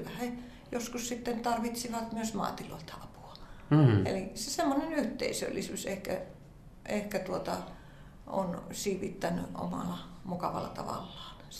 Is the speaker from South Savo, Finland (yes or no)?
yes; Kerimäki, South Savo, Finland; Siis mun kotikyläni oli siinä mielessä mielenkiintoinen, että siellä oli maatilat ja kun siinä on tämä kalkkikaivos oli myöskin sitten aivan tuntumassa, niin siellä oli myös sitten tätä, kalkkikaivoshan oli Kerimäellä